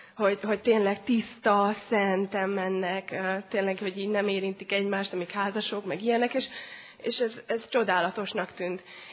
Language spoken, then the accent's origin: Hungarian; Baja, Bács-Kiskun, Hungary; Én Baján nőttem fel, a családom nagy vállalkozó volt.